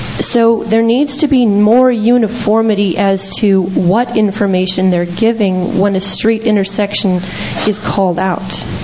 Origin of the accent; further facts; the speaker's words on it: San Luis Obispo, California, United States; I'm from San Luis Obispo.